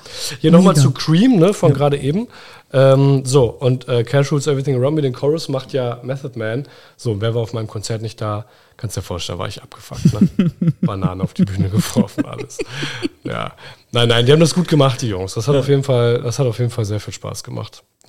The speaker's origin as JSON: {"language": "German", "region": "Berlin", "country": "Germany", "said": "Ich komme aus Berlin-Marzahn."}